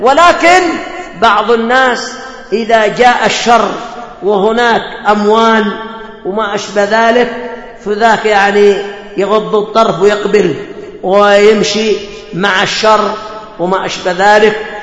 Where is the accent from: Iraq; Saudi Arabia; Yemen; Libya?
Yemen; هذا عندنا في اليمن، أسست الحزبية في اليمن عندما أقيمت الوحدة